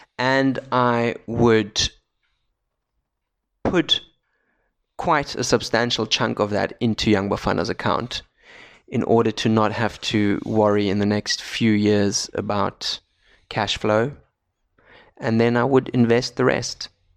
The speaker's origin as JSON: {"language": "English", "town": "Solingen", "region": "North Rhine-Westphalia", "country": "Germany", "tie": "born or raised there", "second_language": "English", "said": "I was born and raised in Germany. Solingen is the town I call home, not too far from Düsseldorf and Cologne."}